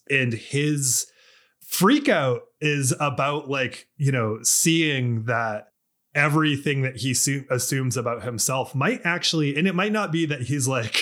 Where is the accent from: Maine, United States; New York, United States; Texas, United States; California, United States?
Maine, United States; I grew up in Maine and there was a Cruising Panic in Maine.